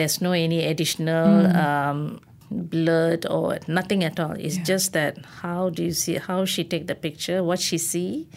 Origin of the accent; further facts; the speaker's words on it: Kepong, Kuala Lumpur, Malaysia; I grew up in Kepong, whereby I'm surrounded with Chinese opera.